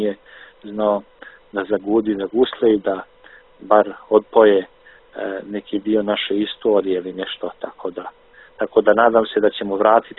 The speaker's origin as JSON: {"language": "Serbian", "region": "Republika Srpska", "country": "Bosnia & Herzegovina", "said": "Ja sam došao iz Republike Srpske, iz Bosne, dakle, koja je također i u svojoj tradiciji ima gusle"}